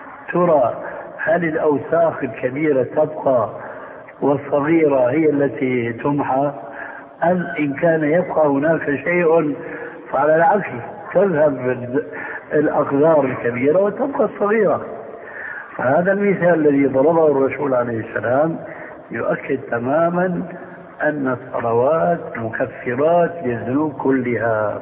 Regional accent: Syria; وكما يقول عندنا في سوريا نحط رجلينا بقى ماء بارد

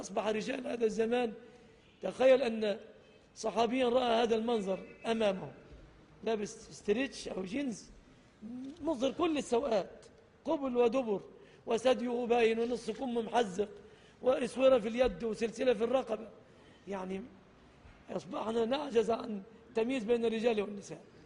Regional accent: Egypt; عموما في بلادنا مصر الذهب الشبكة تعتبر من الصداق

